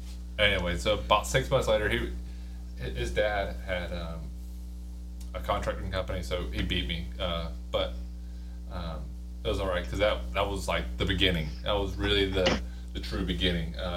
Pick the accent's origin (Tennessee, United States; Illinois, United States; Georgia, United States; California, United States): Georgia, United States; I grew up around Effingham County, I started when I was 16.